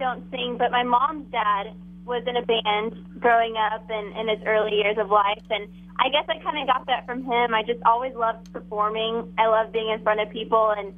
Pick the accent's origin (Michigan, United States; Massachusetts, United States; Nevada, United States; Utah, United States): Nevada, United States; Las Vegas; now in Nashville, United States; I'm born and raised in Las Vegas, Nevada. I came out to Nashville about in January of this year.